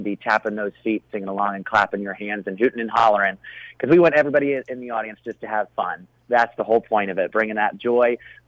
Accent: Columbus, Ohio, United States; I'm from Columbus, Ohio originally.

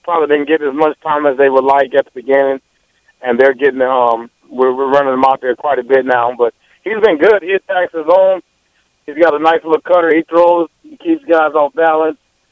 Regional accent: Fort Myers, Florida, United States; Well, you know, I'm from Fort Myers, hometown guy.

